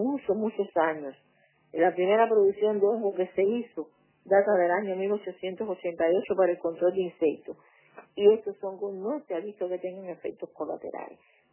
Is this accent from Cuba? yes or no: yes; Cuba; porque en mi país nosotros estamos aplicando más del 60% de la superficie cultivada en Cuba